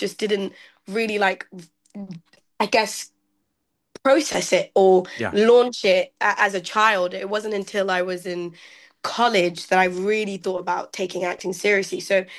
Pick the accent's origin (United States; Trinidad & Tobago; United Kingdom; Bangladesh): United Kingdom; Milton Keynes, South East England; I grew up in Milton Keynes. So went to private school in Kent Hill, went to private school in Bradford Village, went to Broughton Manor